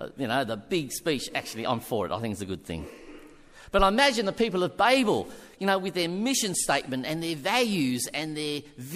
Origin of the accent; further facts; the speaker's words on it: Kogarah, New South Wales, Australia; now in Western Sydney, Australia; I was brought up in Cogra, right near Jubilee Oval, and they're just in my heart and in my soul. There's nothing, you know. I know I live in the West